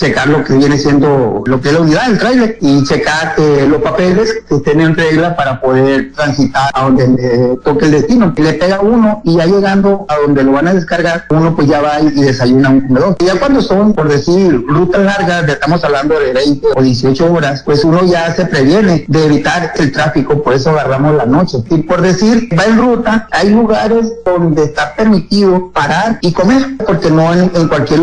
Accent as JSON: {"language": "Spanish", "town": "Mazatlán", "region": "Sinaloa", "country": "Mexico", "said": "Originalmente soy de Mazatlán, Sinaloa."}